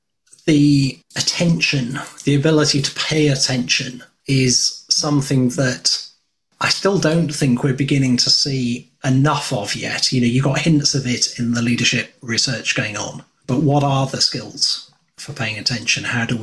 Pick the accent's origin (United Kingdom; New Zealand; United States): United Kingdom; It's probably the fact that you're a Dutchman and I'm a Brit.